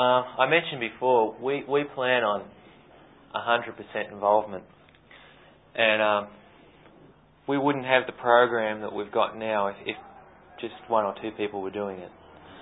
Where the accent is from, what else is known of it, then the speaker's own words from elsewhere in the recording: Warragul, Victoria, Australia; I was actually from Warrigal, went to college and came back